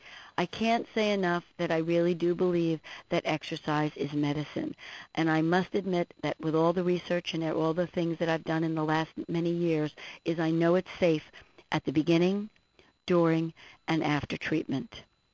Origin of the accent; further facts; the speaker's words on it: Northeast, United States; Say, well, I'm from the Northeast here, and the weather has been pretty dreadful